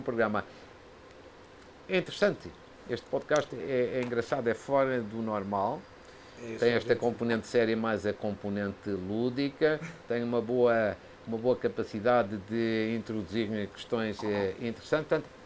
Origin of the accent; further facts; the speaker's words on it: Fafe, Braga, Portugal; são três cafés da minha terra, de Fafo.